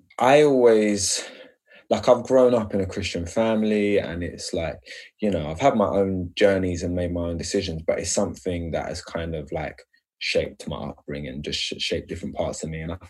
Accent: London, United Kingdom; So I grew up in East London.

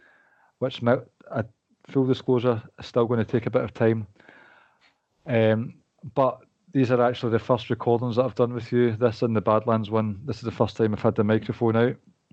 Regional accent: Scotland, United Kingdom; And it's funny that we're from Scotland, but we've got a bizarre amount of people that listen from America and Canada

